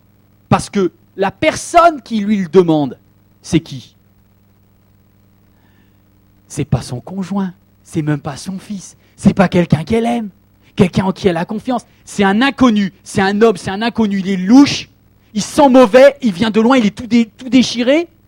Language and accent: French; France; À chaque fois, on est mal à l'aise parce qu'on est français.